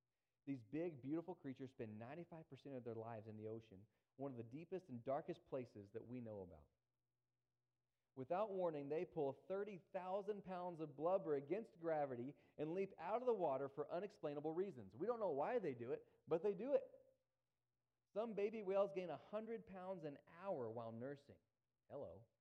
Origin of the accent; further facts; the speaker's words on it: Texas, United States; now in Canada; I grew up in North Texas, not by the ocean. We live in Alberta.